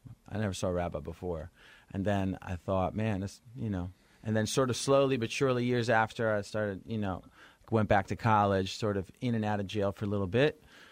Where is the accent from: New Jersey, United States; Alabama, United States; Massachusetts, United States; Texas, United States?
New Jersey, United States; New York scene, like I'm from Jersey and some of my friends were rapping.